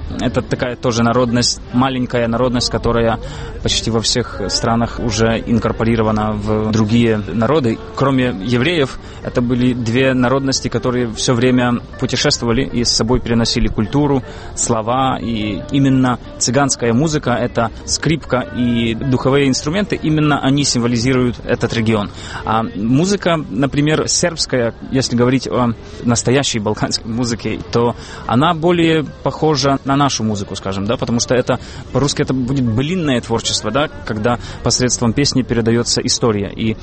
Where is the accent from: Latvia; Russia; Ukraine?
Ukraine; Zakarpattia Oblast; Кроме того, я с Украины, с Закарпатья, это самый западный регион Украины, близко к Венгрии и Румынии